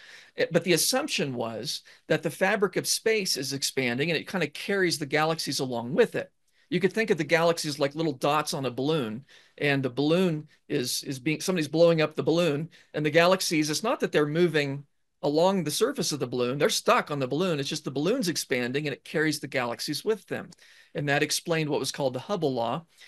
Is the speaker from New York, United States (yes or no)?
no; Ohio, United States; I did. I grew up in Ohio and my family's still there.